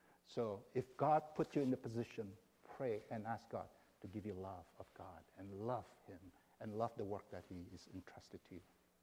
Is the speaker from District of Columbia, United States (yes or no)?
yes; Washington, District of Columbia, United States; when I met my wife, she was from San Francisco, and I'm from Washington, D.C., Maryland.